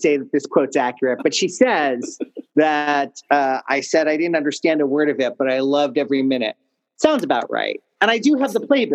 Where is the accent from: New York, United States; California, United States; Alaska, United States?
New York, United States; New York City; I grew up in New York City, and I was very lucky to be taken to the theater from a very, very, very small age.